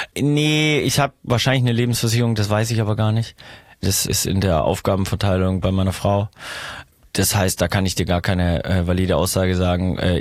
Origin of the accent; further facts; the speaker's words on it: Ludwigsburg, Baden-Württemberg, Germany; Ich komme ja aus Ludwigsburg, das ist nochmal 18 Kilometer außerhalb. Das ist eine kleine 80.000er Stadt, Filmakar, daher kennt man es vielleicht und so.